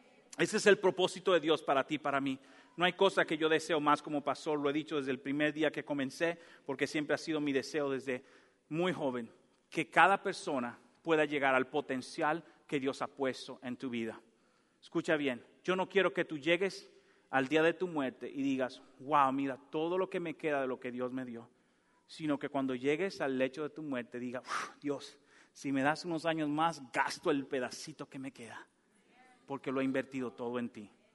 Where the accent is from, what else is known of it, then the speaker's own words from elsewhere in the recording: Dominican Republic; Cuando yo era jovencito, en mi país se juega mucho béisbol, en República Dominicana.